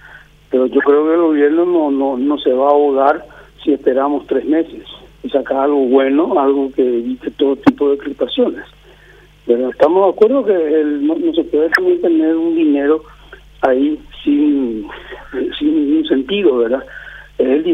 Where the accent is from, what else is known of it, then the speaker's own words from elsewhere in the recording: Paraguay; somos todos los paraguayos